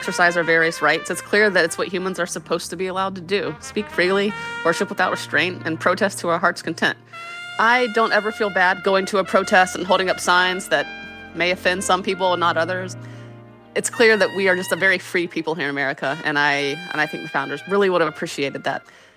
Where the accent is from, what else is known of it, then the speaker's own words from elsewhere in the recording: Atlanta, Georgia, United States; I'm from Atlanta, Georgia.